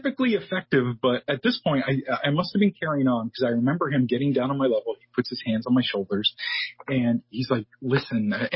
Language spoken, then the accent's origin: English; Maine, United States; And I said to myself, hey, there's no book here about UFOs specifically in my home state.